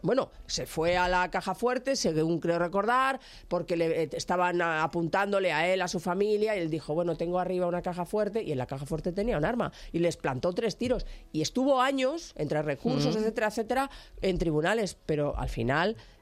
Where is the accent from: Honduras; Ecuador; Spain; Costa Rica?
Spain; Catalonia; Yo que soy catalana...